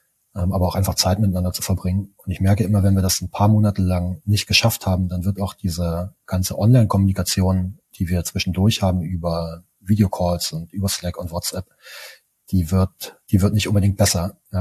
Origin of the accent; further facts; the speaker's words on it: eastern Germany, Germany; Für mich also ich bin im Osten von Deutschland groß geworden